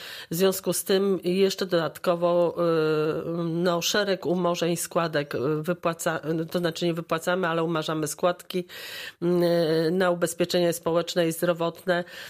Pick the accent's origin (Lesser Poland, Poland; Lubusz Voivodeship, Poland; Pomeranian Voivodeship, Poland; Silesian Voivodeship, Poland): Lubusz Voivodeship, Poland; Zielona Góra; born there; Ja jestem zielonogórzanką z urodzenia i też oczywiście mam sentyment do amfiteatru.